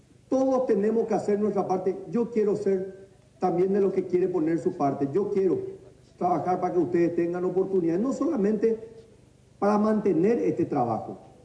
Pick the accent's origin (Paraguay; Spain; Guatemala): Paraguay; Porque si nosotros nos llamamos paraguayos, si nosotros somos la República del Paraguay